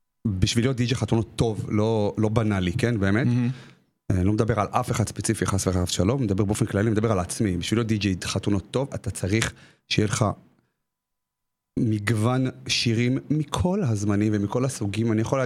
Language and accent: Hebrew; Rosh HaAyin, Central District, Israel; also born or lived in Petah Tikva; במקור, מפתח תקווה, אני חי אבל רוב החיים שלי בראש העין. וכן, גדלתי רוב החיים שלי בראש העין.